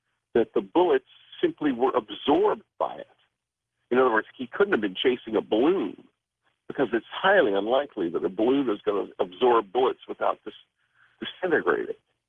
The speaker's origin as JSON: {"language": "English", "town": "San Antonio", "region": "Texas", "country": "United States", "tie": "born or raised there", "said": "I grew up in San Antonio, Texas, where there are a lot of air bases."}